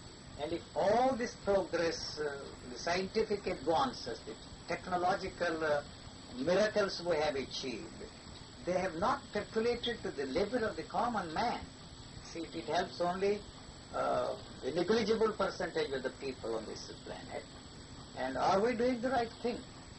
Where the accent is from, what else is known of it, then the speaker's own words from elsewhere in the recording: Tamil Nadu, India; born there; South India. I was born in South India, Madras, very near Madras.